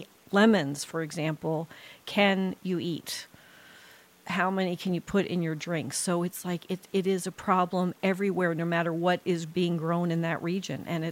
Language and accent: English; New Jersey, United States; you know, I am from Jersey, and you're talking about wasting a tomato. I still claim that there's nothing like a Jersey tomato.